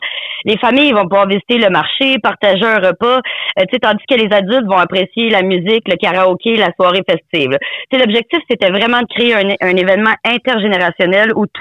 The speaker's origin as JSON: {"language": "French", "town": "Montreal", "region": "Quebec", "country": "Canada", "moved": "yes", "lives_now": "Kedgewick, Canada", "said": "Puis moi, je trouve ça super beau parce que moi, je viens de Montréal et ça me touche beaucoup. Là. Depuis que je suis arrivée à Kedgewick"}